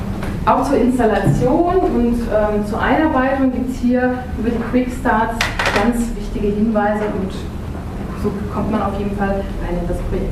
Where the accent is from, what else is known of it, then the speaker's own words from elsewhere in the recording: Bonn, North Rhine-Westphalia, Germany; ich komme aus Bonn